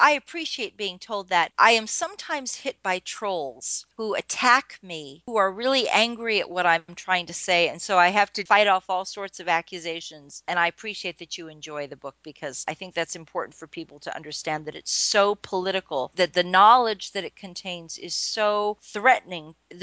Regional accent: Oklahoma, United States; born there; Born in Oklahoma, though I don't remember it. I've been to Oklahoma. They've told me I was born there.

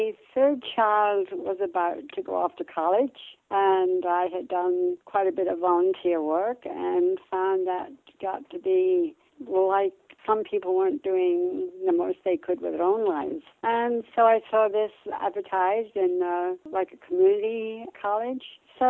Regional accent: England, United Kingdom; born there; moved away as an adult; Okay, well, I was born in England and came to this country when I was 20 years old.

